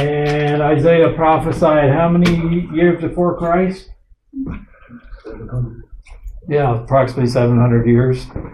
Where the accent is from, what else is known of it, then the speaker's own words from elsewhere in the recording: Canada; that's the way I learned to spell it because I grew up in Canada.